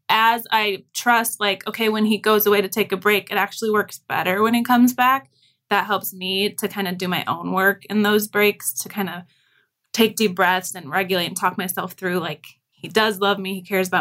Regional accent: Chicago, Illinois, United States; And I'm white, Caucasian. And grew up in Chicago.

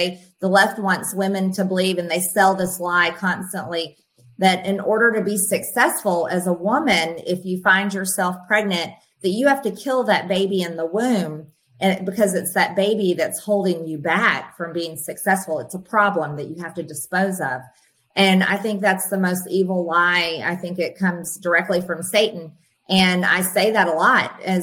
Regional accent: United States; And I defy their narrative as an American woman.

